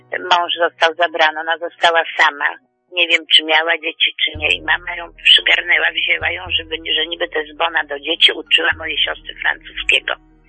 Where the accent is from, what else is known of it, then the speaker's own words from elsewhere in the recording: Warsaw, Masovian Voivodeship, Poland; Pochodzę z Warszawy i urodziłam się w samą wojnę 11 września 1939 roku.